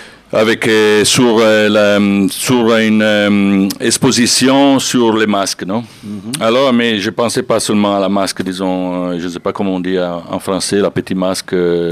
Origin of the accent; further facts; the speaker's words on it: Genoa, Liguria, Italy; French is a second language; même la Ligurie, c'est ma région, parce que moi, je viens de Gênes.